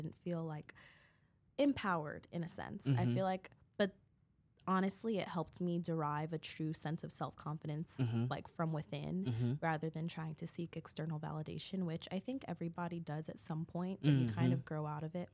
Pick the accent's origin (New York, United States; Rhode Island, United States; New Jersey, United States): New York, United States; Brooklyn; something that I love about growing up in New York is the fact that I was able to do so much exploring. Like, I was never at home. As soon as, like, I got to middle and high school, I really ventured out. I was always in the city because I'm from Brooklyn.